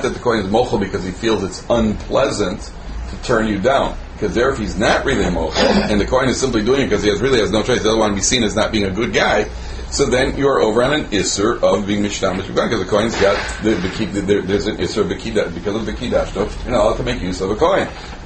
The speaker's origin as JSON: {"language": "English", "town": "Chicago", "region": "Illinois", "country": "United States", "tie": "born or raised there", "said": "the Rav of the Shul, where I grew up in Chicago"}